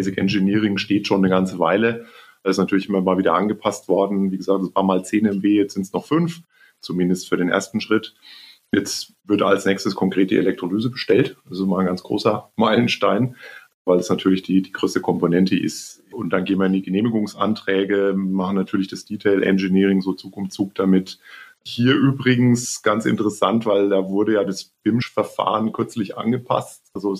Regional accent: Bavaria, Germany; born there; dass ich gebürtiger Unterfranke bin. Unterfranke.

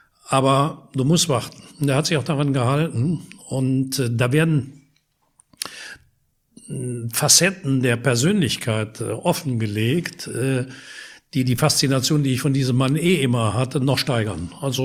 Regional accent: Wallonia, Belgium; diesen beiden Kindern aus dem Ort Grasse-Hologne. Das ist ein Vorort von Lüttich, nicht weit weg von meiner Heimat.

